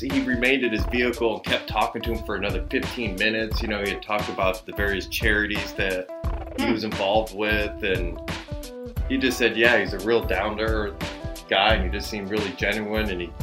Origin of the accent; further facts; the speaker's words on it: Chicago, Illinois, United States; Because I had mentioned I was from Chicago.